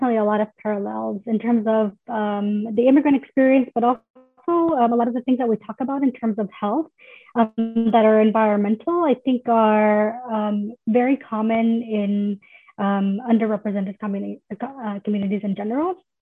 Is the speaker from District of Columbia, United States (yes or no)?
no; California, United States; Like I know growing up in the Central Valley, we were very much aware of higher asthma rates among children.